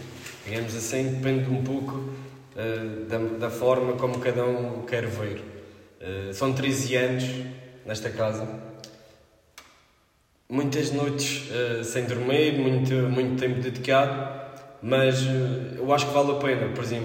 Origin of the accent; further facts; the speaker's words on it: Câmara de Lobos, Madeira, Portugal; eu venho de Câmara de Lobos para treinar nos Salesianos ou no Marítimo